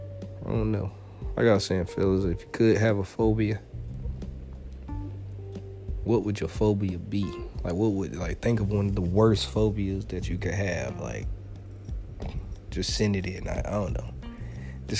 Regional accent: the South, United States; I'm from the South. Bitch, it ain't nothing but fucking trees out here, bro.

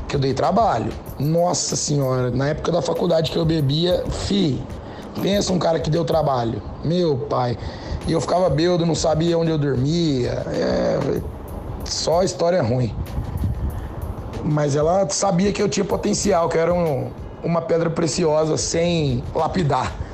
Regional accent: Araraquara, São Paulo, Brazil; Eu sou de Araraquara.

